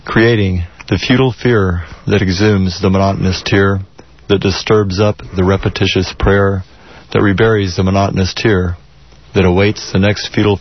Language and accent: English; Pasadena, Texas, United States; also born or lived in Houston; I was born in Houston at the, mm-hmm, old Herman Hospital, but I was brought to our home in Pasadena when Pasadena was still mostly open prairies before suburban developments were there.